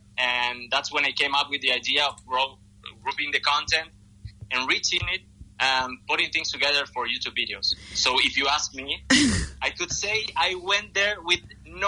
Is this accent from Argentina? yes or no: yes; Argentina; English is a second language; I'm from Argentina. I'm 31 years old and I've studied marketing.